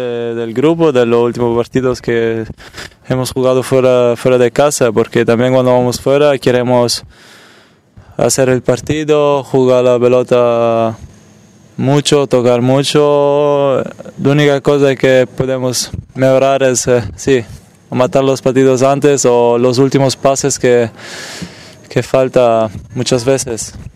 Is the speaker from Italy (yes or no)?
yes; Italy; Spanish is a second language; para nosotros que somos italianos una cosa muy, muy triste